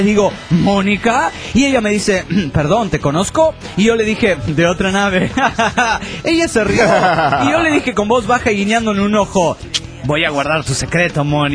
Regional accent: Mexico City, Mexico; now in Guadalajara, Mexico; el Chilango desde Guadalajara

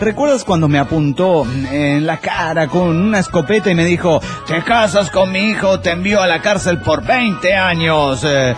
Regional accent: Coatzacoalcos, Veracruz, Mexico; de Coatzacoalcos.

